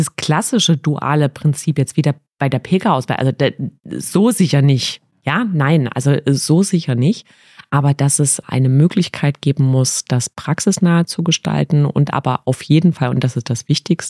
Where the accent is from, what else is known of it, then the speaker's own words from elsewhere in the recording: Jena, Thuringia, Germany; born there; now in Saale-Holzland-Kreis, Germany; Also ganz in Jena wohne ich nicht mehr. Wir sind jetzt ein kleines bisschen an den Rand gezogen. Jetzt gehöre ich tatsächlich schon zum Saale-Holzland-Kreis